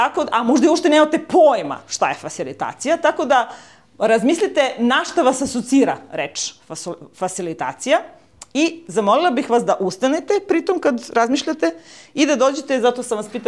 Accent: Niš, Southern and Eastern Serbia, Serbia; Ja dolazim iz Niša, nisam od daleko došla.

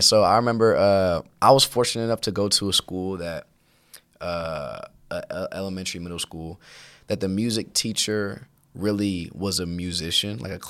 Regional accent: Cleveland, Ohio, United States; I love Cleveland, born and raised in Cleveland. Those Cleveland has formed me in some deep ways.

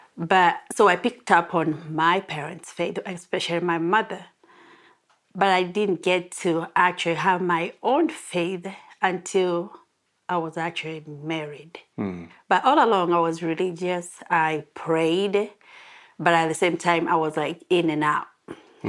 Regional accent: Kenya; English is a second language; I was born in Kenya, mm-hmm, raised up by a Christian family.

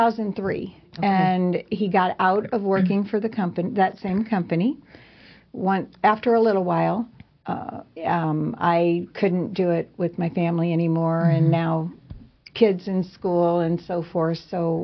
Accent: St. Louis, Missouri, United States; moved away as an adult; I'm not. Actually, I'm from St. Louis.

